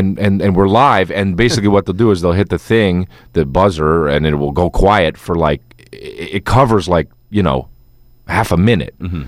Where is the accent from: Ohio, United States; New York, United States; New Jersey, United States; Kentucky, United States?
New Jersey, United States; You know, I'm from New Jersey, so.